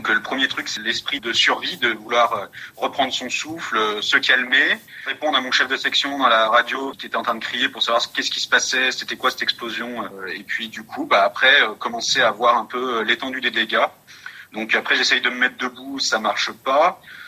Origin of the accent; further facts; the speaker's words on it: Auvergne-Rhône-Alpes, France; Ma passion, moi, c'est la montagne. Je suis issu de Savoie. J'ai toujours gambadé dans la montagne.